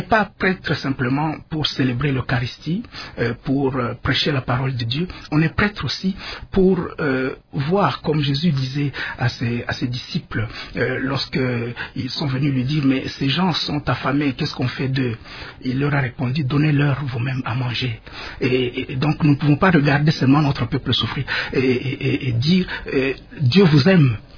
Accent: Bukavu, South Kivu, DR Congo; J'ai grandi à Bukavu, j'ai étudié au collège Al-Fadjiri des jésuites, à l'école primaire, à l'école secondaire

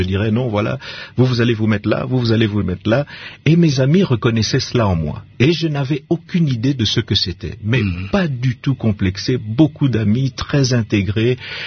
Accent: Kinshasa, DR Congo; moi, je me souviens qu'en grandissant, particulièrement à Kinshasa

